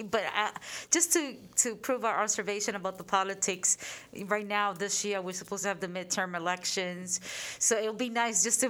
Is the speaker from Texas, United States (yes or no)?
no; Boston, Massachusetts, United States; I grew up in Boston